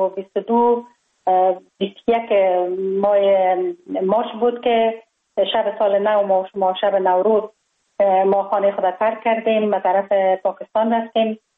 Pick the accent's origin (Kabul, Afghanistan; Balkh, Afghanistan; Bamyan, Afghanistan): Kabul, Afghanistan; born or raised there